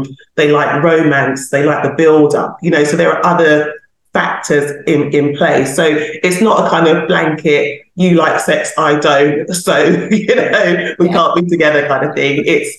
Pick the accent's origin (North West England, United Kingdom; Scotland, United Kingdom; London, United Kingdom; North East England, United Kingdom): London, United Kingdom; And then Paul and Mel are looking at me as a Londoner, like, what is that?